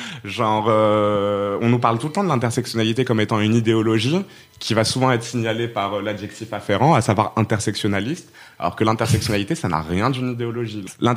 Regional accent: Rabat, Rabat-Salé-Kénitra, Morocco; now in France; avant j'étais à Poitiers et à la base je suis marocaine, je viens de Rabat, donc ma première étape ça a été en France, ça a été Poitiers

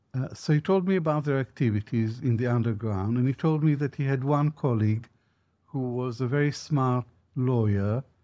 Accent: Israel; As a boy growing up in Israel, I always heard rumors that Israel was involved in the bombs

